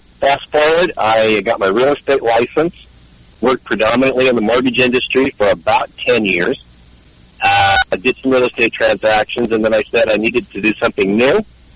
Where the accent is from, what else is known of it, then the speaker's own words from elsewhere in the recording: California, United States; Born and raised in California. First part of my life was spent in Northern California. And then back in the 80s, I came down to Southern California.